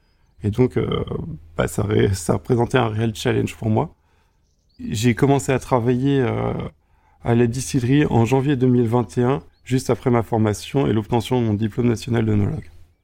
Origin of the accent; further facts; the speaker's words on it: Rouen, Normandy, France; Je suis normand, je viens de Rouen, où j'ai passé la plupart de ma vie. Je suis descendu dans le sud il y a 2 ans pour effectuer mes études d'œnologie et obtenir mon diplôme national d'œnologue.